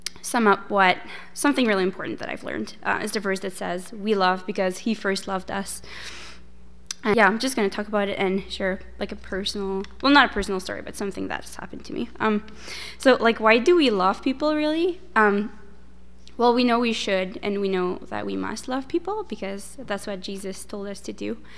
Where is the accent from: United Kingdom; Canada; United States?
Canada; Quebec; now in Edmonton, Canada; actually I'm not from Edmonton, I'm from Quebec.